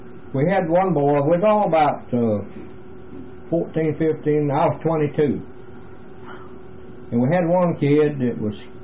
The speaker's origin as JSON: {"language": "English", "region": "Georgia", "country": "United States", "tie": "born or raised there", "lives_now": "Powder Springs, United States", "said": "No, I was born in Carrier Park, Georgia, which is Fulton County. And then we moved from there to, what's the name of that section?"}